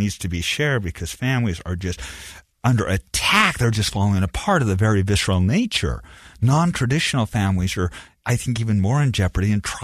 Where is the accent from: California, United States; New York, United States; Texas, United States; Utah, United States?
Utah, United States; Beaver; But also growing up in Beaver, Utah, I was already the weird, nerdy, crazy kid.